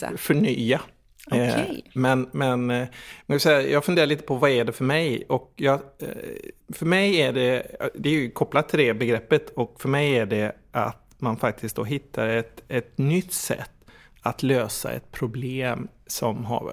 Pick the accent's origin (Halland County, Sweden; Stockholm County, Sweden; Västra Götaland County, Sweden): Västra Götaland County, Sweden; Gothenburg; Jag kommer ju från Göteborg.